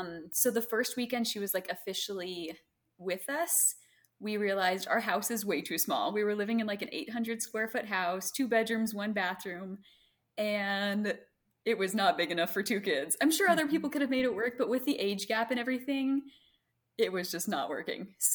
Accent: Greenville, United States; So I grew up in Greenville. So my mom came up for a few days and helped us get everything set up.

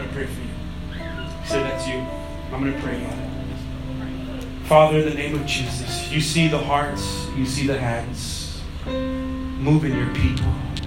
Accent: Grand Prairie, Texas, United States; We love Grand Prairie. We grew up in Grand Prairie.

